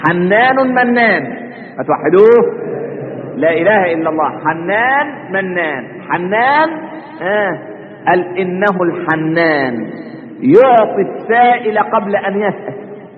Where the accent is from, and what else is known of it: Egypt